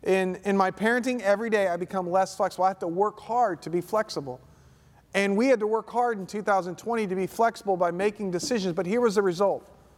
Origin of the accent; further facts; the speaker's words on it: Southeast, United States; I grew up in the Southeast, but to be honest with you, I don't remember much being told about Martin Luther King Jr.